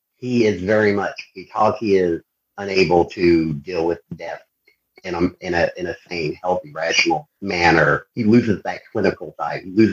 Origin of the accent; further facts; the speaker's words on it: Appalachia, United States; Which, I'm Appalachian. It's not like the first time I've seen a fight at a funeral.